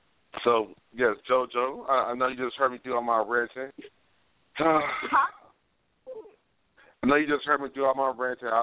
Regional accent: East Coast, United States; I'm from the East Coast.

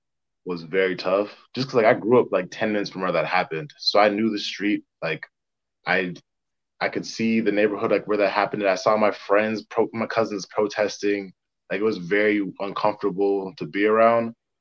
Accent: Minnesota, United States; Yeah, I'm from Minnesota.

